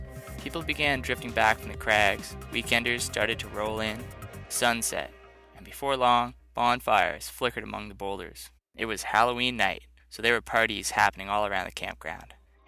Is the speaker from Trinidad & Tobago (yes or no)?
no; Canada; I'm blurting out the name of my hometown in Canada.